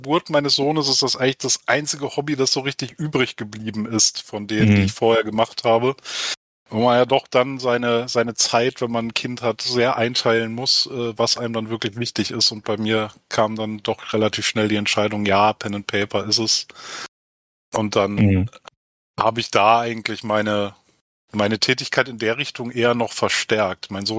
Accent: Hamburg, Germany; Ich komme aus Hamburg.

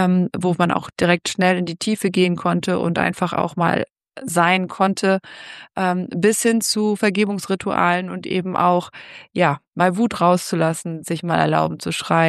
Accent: Lower Saxony, Germany; Denn als Ostfriesin in Bayern

